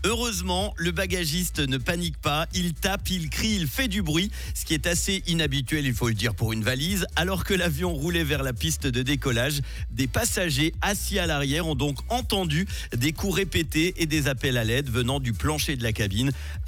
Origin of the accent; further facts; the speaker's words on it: Switzerland; je lance un appel aux aéroports chez nous en Suisse